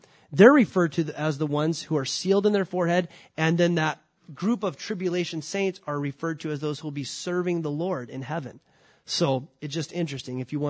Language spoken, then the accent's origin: English; California, United States; I grew up in Southern California, so I'm used to fruits.